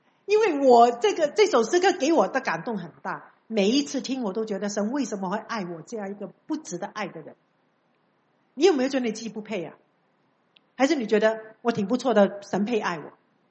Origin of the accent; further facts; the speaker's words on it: China; 我们中国人很喜欢讲人情